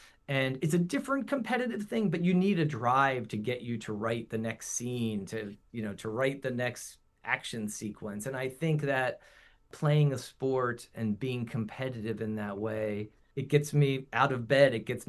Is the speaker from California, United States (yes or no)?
no; Pennsylvania, United States; because I grew up in Chester County, and we grew up in a really nice house